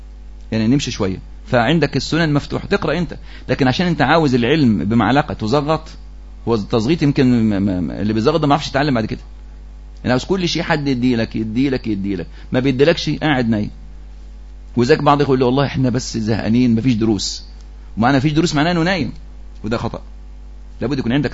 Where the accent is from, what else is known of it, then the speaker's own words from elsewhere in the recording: Egypt; في عندنا في مصر حتى اسمها عرق العراق، عرق أظنها إيه تقريبا في الجنوب،